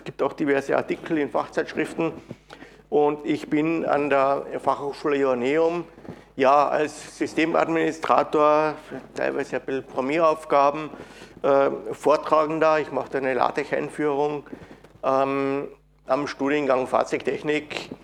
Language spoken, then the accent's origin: German; Graz, Styria, Austria; Ich komme aus Graz, bin dort Mitglied des Organisationsteams der dortigen Linux-Tage.